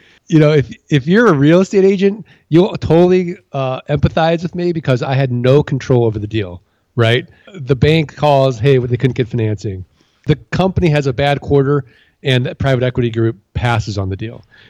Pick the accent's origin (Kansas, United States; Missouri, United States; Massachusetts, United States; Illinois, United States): Missouri, United States; St. Louis; Well, Pat, I'm from St. Louis, Missouri. I'm from the Show Me State. I don't believe him.